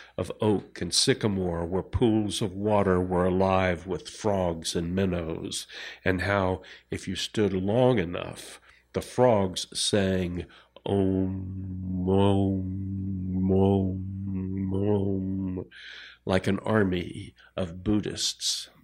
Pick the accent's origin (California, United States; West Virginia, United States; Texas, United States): Texas, United States; Houston; I wanted to tell you how I grew up outside of Houston, the edge of the suburbs, wandering the woods and bayous, following the railroad tracks deep into the sugarcane fields.